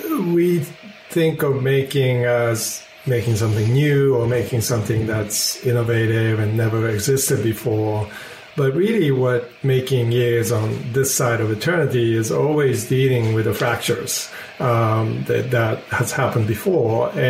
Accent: Boston, Massachusetts, United States; born there; I was born in Boston because he was doing his work on generative grammar with Noam Chomsky.

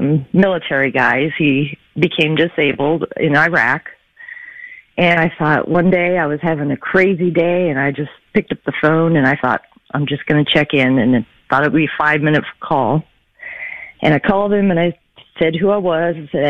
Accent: United States; And as American, just a civilian, I don't know what to do.

